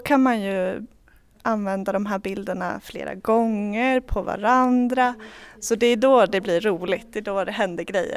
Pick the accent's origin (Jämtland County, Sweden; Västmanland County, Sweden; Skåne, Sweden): Jämtland County, Sweden; Östersund; jag är från Östersund och så ville jag prova på att bo utomlands.